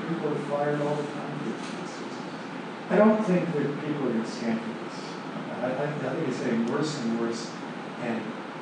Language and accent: English; United States; When I was growing up in the United States, our Catholic school system was vast